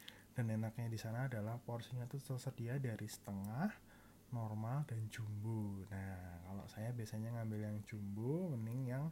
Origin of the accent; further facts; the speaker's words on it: Yogyakarta, Special Region of Yogyakarta, Indonesia; lagi-lagi karena selera saya sebagai orang Jogja suka makanan manis